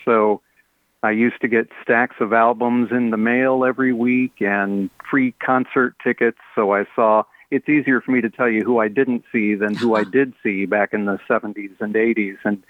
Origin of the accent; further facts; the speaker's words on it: Albion, Michigan, United States; I grew up in the Albion Concord area near Jackson, and there was a little radio station in Albion.